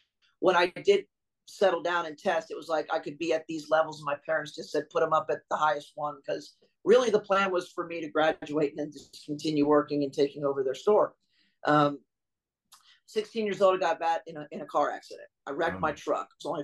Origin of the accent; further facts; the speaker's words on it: Philadelphia, Pennsylvania, United States; I'm from Philly originally.